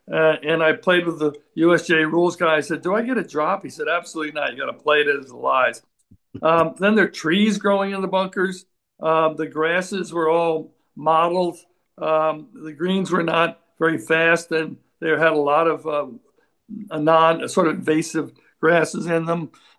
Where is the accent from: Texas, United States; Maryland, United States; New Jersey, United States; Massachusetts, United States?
New Jersey, United States; Montclair; No, I played a lot of junior golf in the metropolitan area. I was from Montclair, New Jersey.